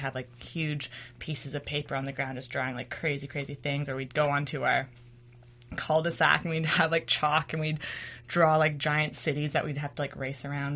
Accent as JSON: {"language": "English", "town": "Victoria", "region": "British Columbia", "country": "Canada", "tie": "born or raised there", "lives_now": "Ontario", "said": "I'm from Victoria, BC."}